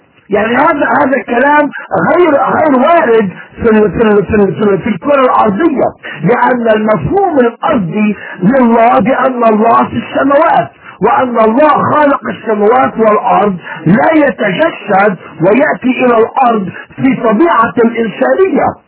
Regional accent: Lebanon; accent: Lebanese; لما بتكلم انا باللغة اللبنانية بتستنتج انت، انا مش ضروري انا قلت يا اخ وسام انا ذكر من لبنان. انت تستنتج هذا الكلام من كلامي، من لهجتي، ومن تعبيري على النت.

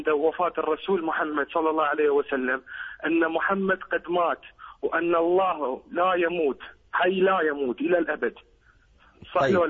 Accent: Iraq; أنا كعراقي حبي إلك، أنت مو

